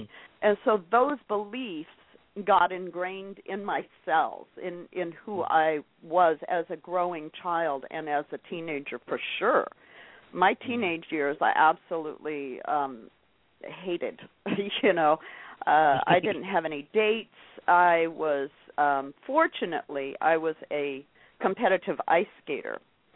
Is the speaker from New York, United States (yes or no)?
no; Colorado, United States; also born or lived in Los Angeles; And so I was raised in Colorado, and when I got to be about 18 years old, I was born out here in Los Angeles, but my parents moved to Colorado when I was about 2 years old